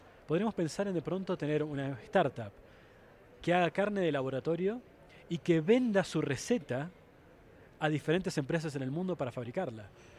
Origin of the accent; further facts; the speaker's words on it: Argentina; Yo soy de Argentina, un país conocido por